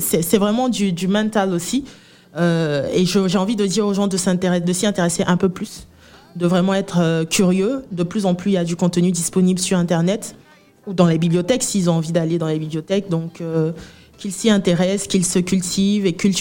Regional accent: Côte d’Ivoire; Alors, je suis ivoirienne, Adukru Baoulé Gouro

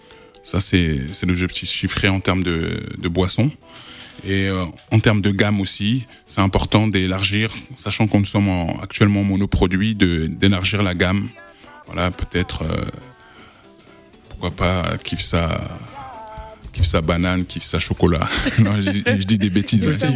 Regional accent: Fosses, Île-de-France, France; on a grandi ensemble à Fos dans le 95.

